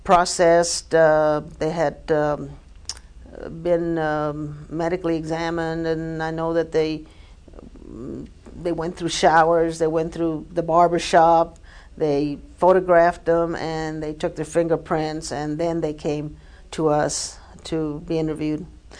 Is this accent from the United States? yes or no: yes; El Paso, Texas, United States; I grew up in central El Paso, here in El Paso.